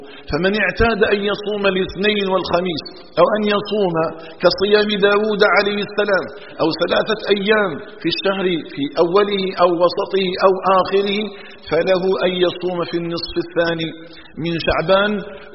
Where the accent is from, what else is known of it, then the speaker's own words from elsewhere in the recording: Algeria; أن يجعل بلدنا الجزائر آمنا مطمئنا